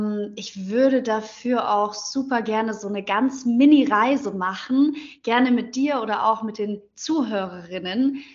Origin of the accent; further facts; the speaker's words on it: Munich, Bavaria, Germany; Ich komme aus München. Ich bin auch aktuell in München